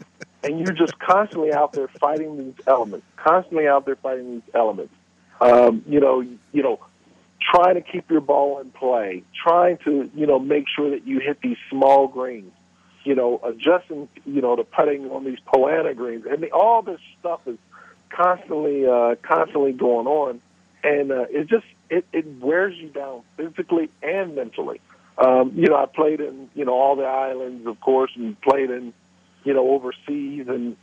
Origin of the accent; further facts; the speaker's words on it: York, Pennsylvania, United States; He did York Country Club. I grew up in York, Pennsylvania.